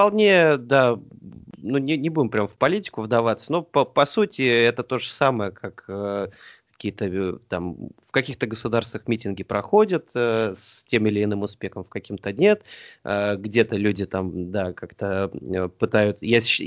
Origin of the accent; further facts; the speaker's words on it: Voronezh, Voronezh Oblast, Russia; Ну, слушайте, я из Воронежа